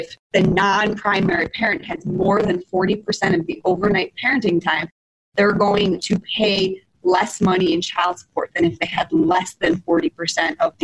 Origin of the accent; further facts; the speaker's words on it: Lincolnshire, Illinois, United States; I grew up in Northwest suburbs, Lincolnshire. I went to Stevenson High School and I did my undergraduate degree at Penn State.